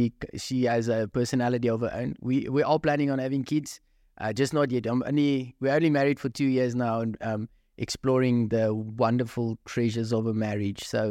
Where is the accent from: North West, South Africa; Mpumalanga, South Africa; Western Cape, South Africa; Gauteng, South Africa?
Gauteng, South Africa; Krugersdorp; born there; I was born in Krugersdorp, and I'm not going to go there, but I was born in Krugersdorp.